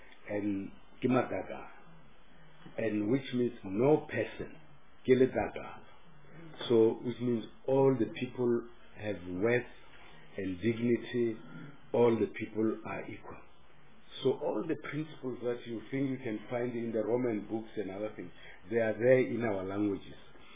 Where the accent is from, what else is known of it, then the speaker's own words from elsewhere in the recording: Bulawayo, Zimbabwe; You know where I come from Bulawayo.